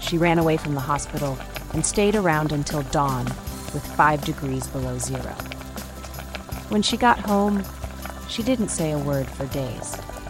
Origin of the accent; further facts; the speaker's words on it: Piedmont, Italy; now in Turin, Italy; I am from Val di Susa. I came to Turin because I didn't want to be supported by my parents, and there was no work to be found in the valley.